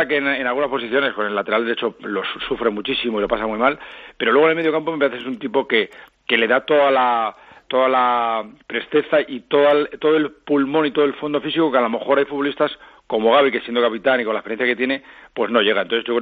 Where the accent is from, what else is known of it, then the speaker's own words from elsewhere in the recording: Pamplona, Navarre, Spain; Yo soy navarro, soy de Pamplona.